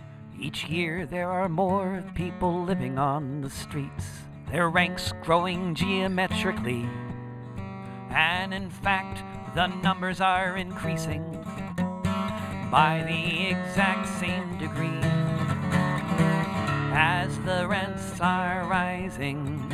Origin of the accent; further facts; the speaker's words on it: Portland, Oregon, United States; from Portland, Oregon